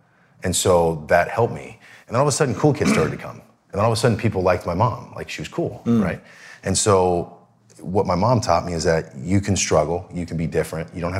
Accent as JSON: {"language": "English", "town": "Seattle", "region": "Washington", "country": "United States", "tie": "born or raised there", "said": "I grew up in Seattle, and I wanted to be a baseball player."}